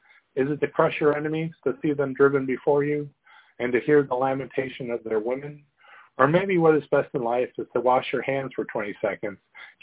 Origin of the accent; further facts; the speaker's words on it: Dubuque, Iowa, United States; born there; Because I was born in Dubuque, one could say I'm an Aboriginal Dubuquer.